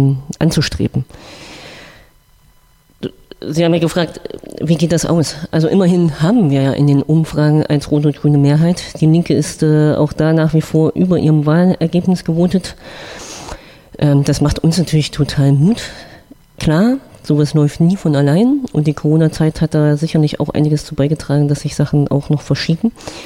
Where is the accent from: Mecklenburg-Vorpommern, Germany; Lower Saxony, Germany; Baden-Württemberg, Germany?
Mecklenburg-Vorpommern, Germany; Also ich habe jetzt 38 Jahre in Thüringen gelebt. Ich komme ja eigentlich aus Mecklenburg-Vorpommern und bin hier natürlich auch zu Hause.